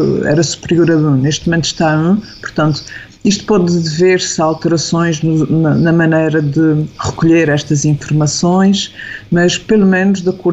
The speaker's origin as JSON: {"language": "Portuguese", "region": "Azores", "country": "Portugal", "said": "eu sou suspeita, sou açoriana"}